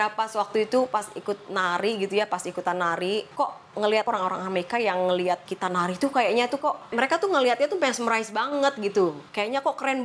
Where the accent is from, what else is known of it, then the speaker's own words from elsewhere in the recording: Java, Indonesia; born there; kayak papa saya yang dari Sumatera, dari Lampung, mama saya dari Manado, sayanya lahir di Jawa.